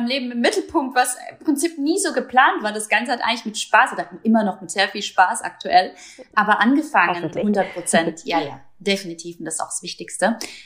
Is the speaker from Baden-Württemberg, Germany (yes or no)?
yes; Baden-Württemberg, Germany; kommen wir beide aus dem Raum Karlsruhe.